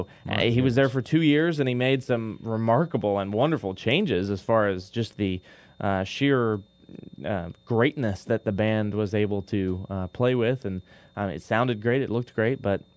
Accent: Machipongo, Virginia, United States; My hometown is Machapongo.

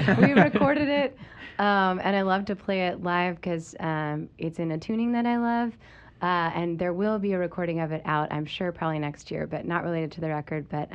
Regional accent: the South, United States; but since I'm from the South, but like everybody in Wisconsin was like, no, this is just like normal snowstorm.

